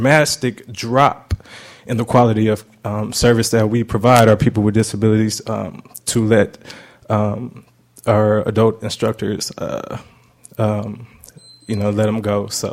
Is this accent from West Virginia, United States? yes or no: no; Long Beach, California, United States; I'm from Long Beach, California, and I'm a graduate of Long Beach Poly High School